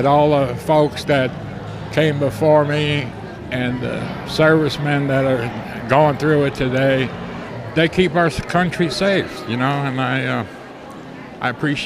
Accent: New York City, New York, United States; born there; I lived in New York. I was born in New York, and I used to go to Yankee Stadium at Old Ebbets Field all the time.

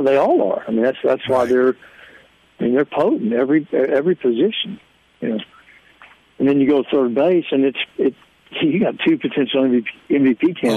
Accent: Houston, Texas, United States; because I'm from Houston. I used to sell popcorn at the Astrodome during Astro games

